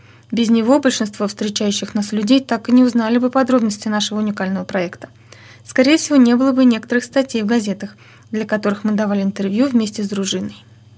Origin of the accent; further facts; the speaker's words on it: Tolyatti, Samara Oblast, Russia; Многие были удивлены, что мы идем из России, да еще из Тольятти.